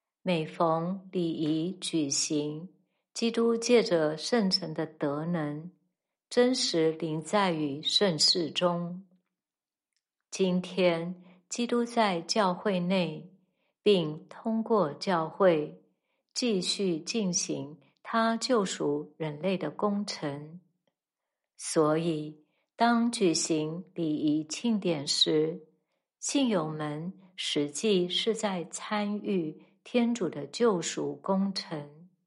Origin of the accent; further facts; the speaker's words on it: China; 拿我们中国人来说，一个家庭通常是在什么时候庆祝新生儿的诞生？